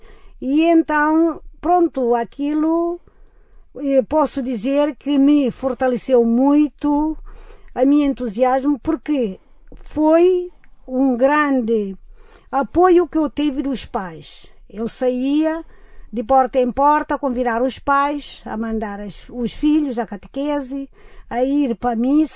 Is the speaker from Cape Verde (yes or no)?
yes; Cape Verde; now in Portugal; Desde que eu vim para Portugal, nunca tinha lá ido. Quando eu saí no aeroporto de Cabo Verde para ir à minha terra natal, onde eu nasci